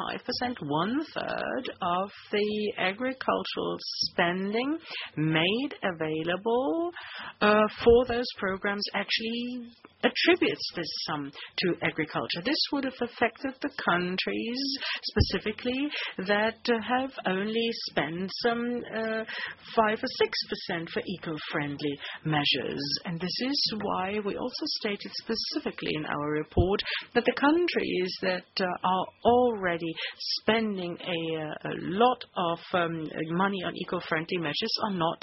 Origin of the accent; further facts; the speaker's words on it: Bavaria, Germany; also Bavaria, my home country